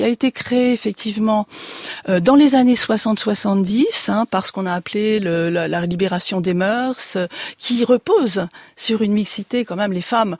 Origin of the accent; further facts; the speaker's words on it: south of France, France; Je suis originaire du Sud.